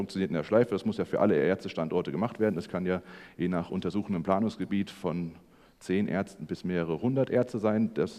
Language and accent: German; Darmstadt, Hesse, Germany; In Darmstadt, der Gegend, wo ich herkomme